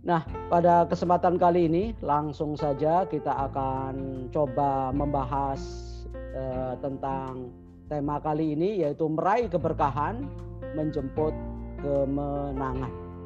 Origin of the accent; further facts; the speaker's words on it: Pasuruan, East Java, Indonesia; born there; lahir di Kota Pasuruan, Jawa Timur, tahun 64, ya. Dan pernah belajar di pesantren Tebu Ireng sejak tahun 77 sampai tahun 84-85.